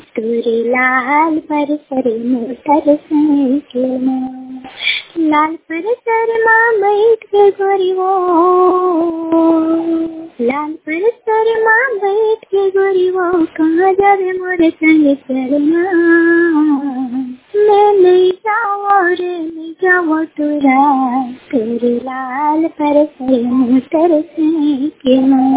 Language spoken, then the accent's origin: Hindi; Chhattisgarh, India; मैं … छत्तीसगढ़ से हूँ।